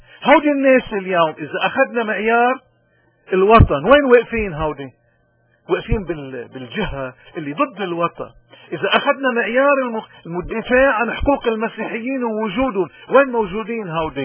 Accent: Lebanon; من هالمنطلق هيدا نحن كلبنانيين اليوم، إن كنا ببلاد الاغتراب أو كنا بالوطن الأم المعذب والمحتل

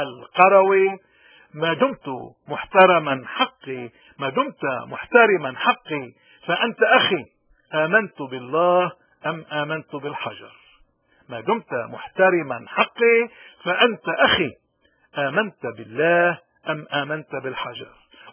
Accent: Lebanon; حزب الله بشو بيشبهنا نحن كلبنانيين؟ ما بيشبهنا بشيء

